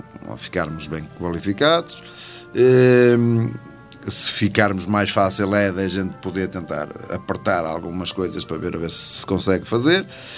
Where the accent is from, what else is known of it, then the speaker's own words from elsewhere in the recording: Penafiel, Norte, Portugal; Nós até somos daqui de Penafiel